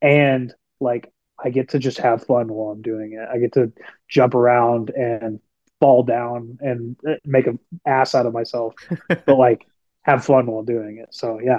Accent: Lubbock, Texas, United States; obviously growing up in Lubbock, we didn't get all the big hardcore tours that a scene like Dallas or San Antonio or Houston would get.

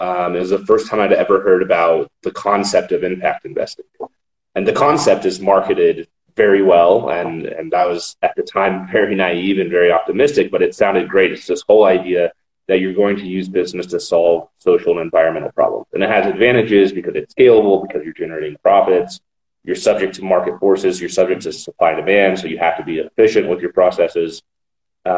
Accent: Texas, United States; So, a little bit on me. I'm from the U.S., from Texas.

